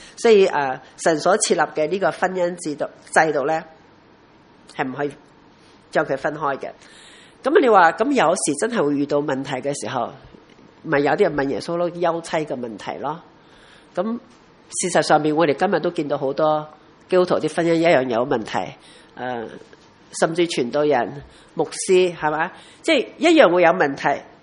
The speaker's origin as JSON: {"language": "Cantonese", "country": "Hong Kong", "said": "我说不早，我是香港人迟啫。"}